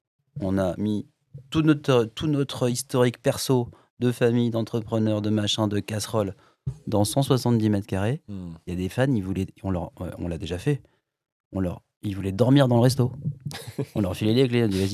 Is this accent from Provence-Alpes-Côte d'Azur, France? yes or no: yes; Nice, Provence-Alpes-Côte d'Azur, France; moi je suis Niçois, t'es Niçois